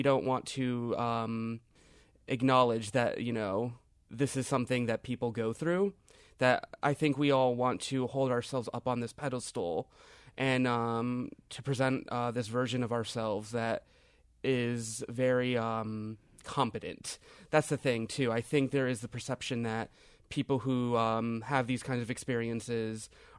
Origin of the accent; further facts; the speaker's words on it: Miami, Florida, United States; And yeah, I'm from Miami. I own that a lot.